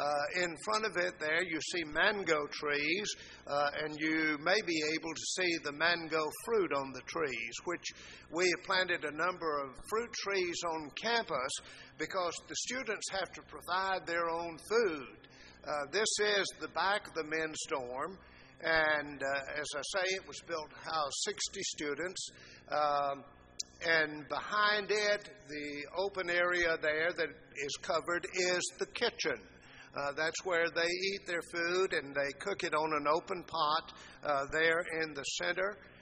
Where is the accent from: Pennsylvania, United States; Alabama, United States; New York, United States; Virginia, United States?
Alabama, United States; I grew up in South Alabama, and I remember going to sleep with the dogs barking and waking up with the roosters crowing.